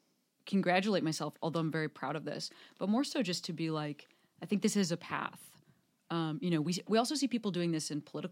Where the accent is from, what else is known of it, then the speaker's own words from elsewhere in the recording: Western Springs, Illinois, United States; I grew up in Western Springs. We're like two towns over.